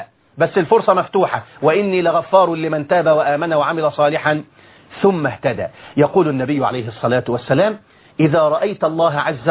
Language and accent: Arabic; Egypt